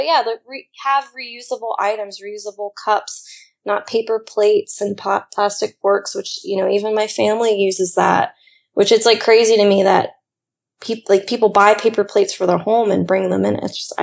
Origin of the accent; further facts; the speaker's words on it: Kentucky, United States; I'm from Kentucky, so I love bourbon and I love gin.